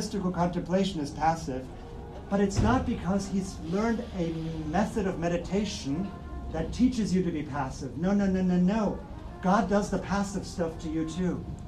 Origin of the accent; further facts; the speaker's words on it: North Rhine-Westphalia, Germany; in Cologne, not far from my hometown in Germany